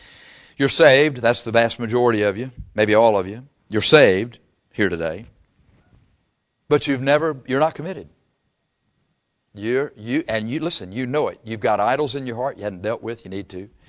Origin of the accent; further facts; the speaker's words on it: Texas, United States; It's because I wear boots and I'm from Texas.